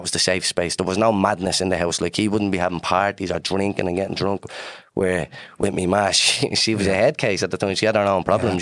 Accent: Dublin, Leinster, Ireland; I'm from Dublin's North Inner City. I'm from Doors Estuary Flats. And my earliest memories growing up in the flats was like very positive, like the community spirit was unbelievable, boys. Like, I would not change my upbringing for anything.

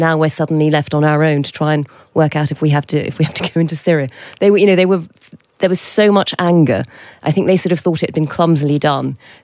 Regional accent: United Kingdom; I just for being British, I got a telling off

